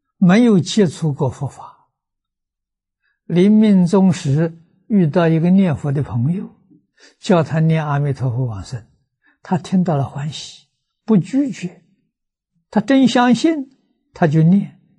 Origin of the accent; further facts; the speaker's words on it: China; 我们中国人讲